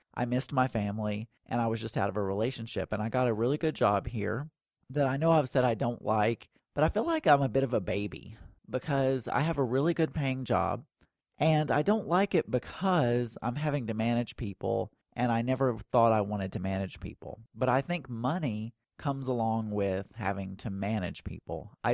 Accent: Arkansas, United States; also born or lived in Dallas; I never thought I would move back to Arkansas because I'm from South Arkansas, and there is nothing there at all. There's absolutely nothing in South Arkansas.

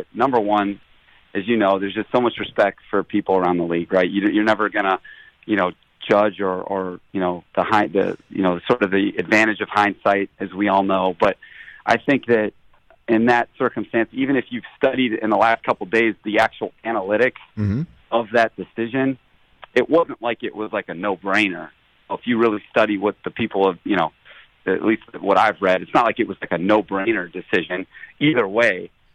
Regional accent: Ohio, United States; Yeah. So our high school coach played at Michigan for Bo, though.

